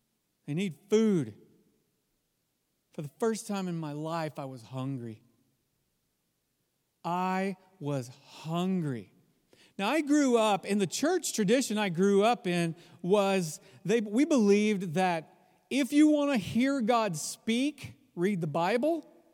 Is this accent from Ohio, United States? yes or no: no; Texas, United States; Now, I grew up in Texas. Everyone believes that they believe. Everyone believes that they're Christian. There's churches on literally every corner.